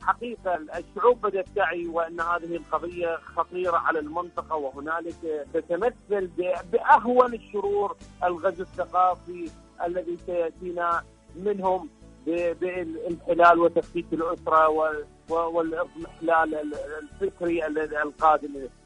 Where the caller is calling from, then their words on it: Iraq; من العراق